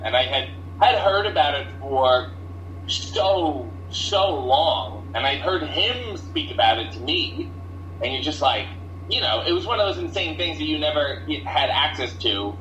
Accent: Canada; I think being Canadian, you ended up being more of a WWF fan because we didn't have as much access to WCW.

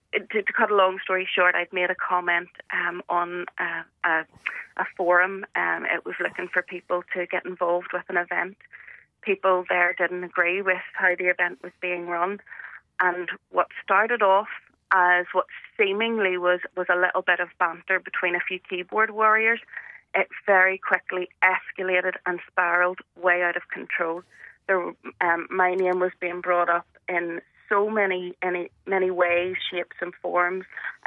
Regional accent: Belfast, Northern Ireland, United Kingdom; I'm from the Shore Road in Belfast, and I was called a Millie. I was teased for having a common accent.

